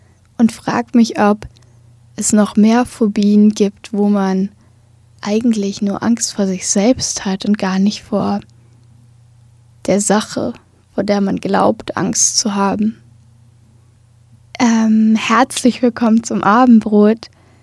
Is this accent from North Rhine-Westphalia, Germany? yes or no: no; Berlin, Germany; born there; now in Hamburg, Germany; so wie ich jetzt zum Beispiel aus Hamburg, und ich bin ja in Berlin geboren